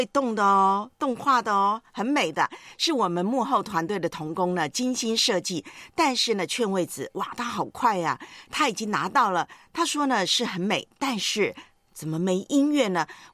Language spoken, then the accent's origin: Chinese; Taiwan; now in Hong Kong; 就是港飘了，因为我不是香港本地人嘛，我是从台湾来到香港，所以呢我就是港飘。